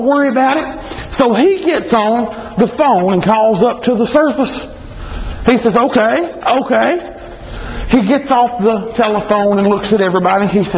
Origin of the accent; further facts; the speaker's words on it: Ranburne, Alabama, United States; I'm originally from Ranburn, Alabama. Anybody know where that's at?